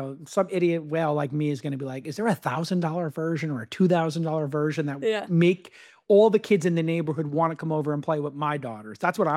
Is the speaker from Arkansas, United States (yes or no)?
no; Brooklyn, New York, United States; I can remember when I was like 11, 12 or 13 growing up in Brooklyn, and we would play Sunday nights